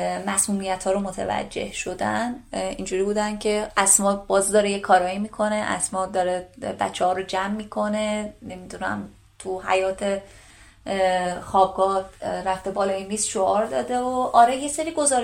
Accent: Gilan, Iran; حتی من شمالی هستم، گیلانی هستم

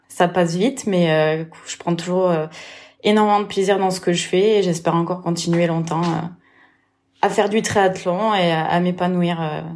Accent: Occitanie, France; born there; Je suis née en Lozère, donc on a un beau coin pour aller s'entraîner à l'extérieur.

